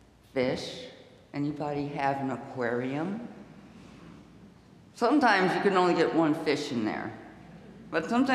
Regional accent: Chicago, Illinois, United States; I come from Chicago. We have the kind of trees, but there are all kinds of different trees.

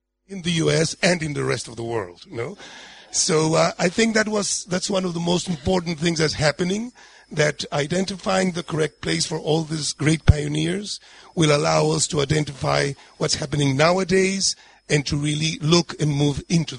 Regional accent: Colombia; I come from Colombia, South America.

